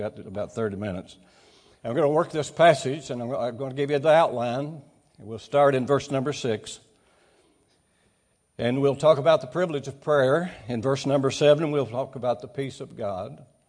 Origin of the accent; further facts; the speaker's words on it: Pratt, West Virginia, United States; But I grew up in Pratt, West Virginia.